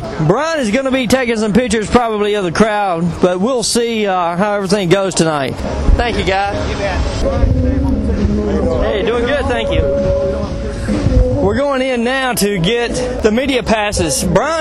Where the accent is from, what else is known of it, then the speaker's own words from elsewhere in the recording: Nashville, Tennessee, United States; we're from Nashville too.